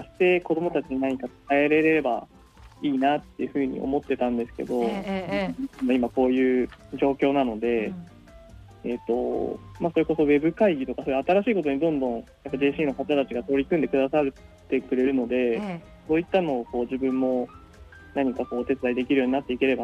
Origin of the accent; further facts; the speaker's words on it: Kumamoto, Japan; now in Hamamatsu, Japan; 僕は熊本県出身です。